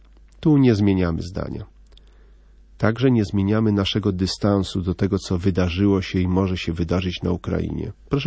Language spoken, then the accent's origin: Polish; Masovian Voivodeship, Poland; Jestem synem chłoporobotnika, który przeprowadził się pod Warszawę za lepszym życiem i wychowałem się w gospodarstwie.